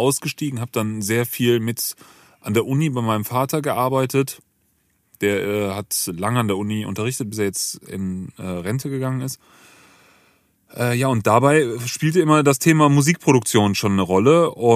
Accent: Bonn, North Rhine-Westphalia, Germany; Ich bin hier geboren worden in Bonn, bin dann auch eigentlich immer in Bonn geblieben mit ein paar kurzen Ausnahmen im Leben. Groß geworden bin ich in Bonn-Beul, das ist ein sehr schöner kleiner Stadtteil.

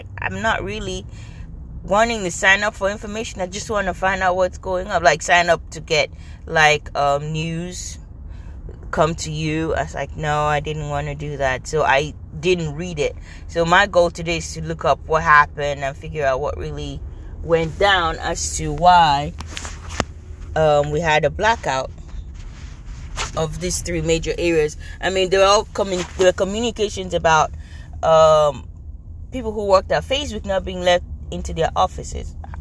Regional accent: Nigeria; I'm an 80s kid. It is crazy how we went from no social media. Well, I grew up in Nigeria.

